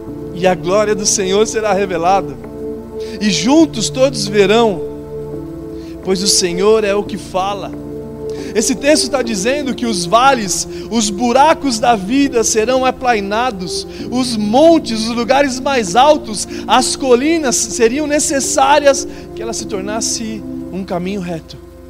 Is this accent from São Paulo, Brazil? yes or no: yes; São Paulo, Brazil; lá em São Paulo, onde eu nasci, onde eu morei.